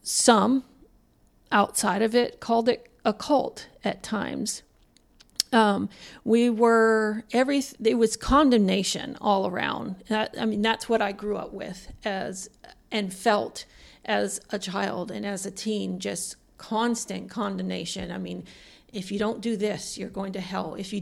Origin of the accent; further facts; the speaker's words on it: Hawaii, United States; moved away as an adult; I was born in Hawaii and spent a good 30 years of my life in Hawaii before moving to what we call the mainland. It's the continental U.S.